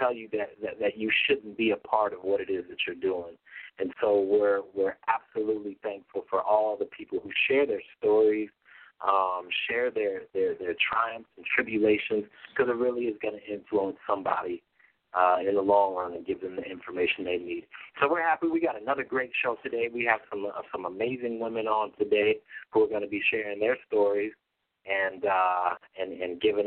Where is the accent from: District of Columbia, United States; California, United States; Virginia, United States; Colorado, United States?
Colorado, United States; Denver; You know, I'm originally from Denver, Colorado. You know, I grew up in the burbs. I ain't afraid to say it.